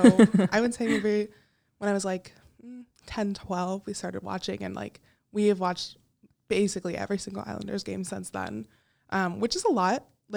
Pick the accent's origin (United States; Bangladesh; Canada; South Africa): United States; New York; I'm from New York and a lot of people think that New York is super, super Jewish